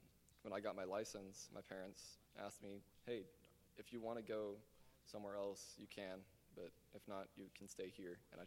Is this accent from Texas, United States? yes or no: yes; Flower Mound, Texas, United States; also born or lived in Austin; We moved up here shortly after I was born from Austin. We stayed in an extended stay hotel for a few months, and then my parents bought a house in Flower Mound.